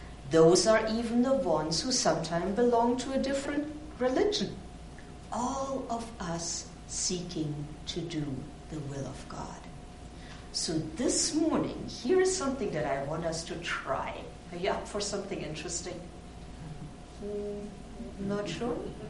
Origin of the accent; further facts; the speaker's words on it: Germany; moved away; So I grew up in Germany, and summer didn't start until the beginning or middle of August. That's when school holiday started. So when I came to this country and I learned that in June, everybody was off school